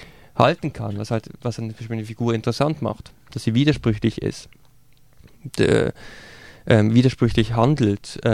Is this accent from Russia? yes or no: no; Switzerland; was natürlich als Schweizer Kompromisssucher und Ausdiskutierer beziehungsweise mal lieber Ruhenlasser dann ziemlich schwierig ist